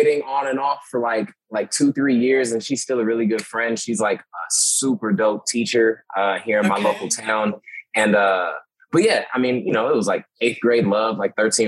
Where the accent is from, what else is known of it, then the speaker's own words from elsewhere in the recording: Stockton, California, United States; I am from Stockton, California, about 30 minutes south of Sacramento.